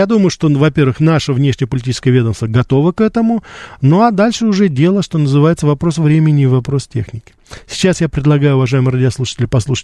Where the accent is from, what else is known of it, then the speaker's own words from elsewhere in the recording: Moscow Oblast, Russia; мы в детстве, я помню, в Подмосковье занимались этим